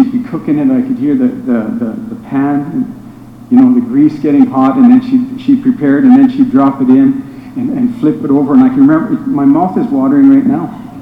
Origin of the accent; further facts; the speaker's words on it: Canada; I'm from Canada, so I'm not used to this.